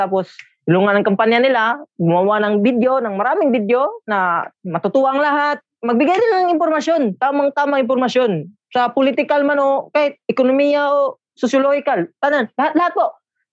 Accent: Mandaue, Central Visayas, Philippines; Cebu. Cebu province, sa Mandawi City po.

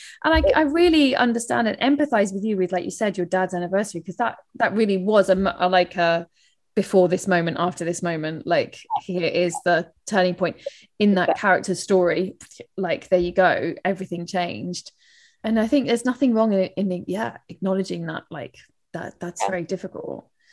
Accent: London, United Kingdom; accent: London; That's my London accent.

